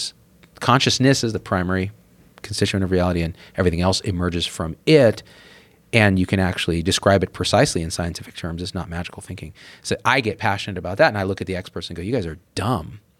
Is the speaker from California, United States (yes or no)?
yes; California, United States; I was an 18-year-old boy growing up in the Central Valley, as good as a macroeconomist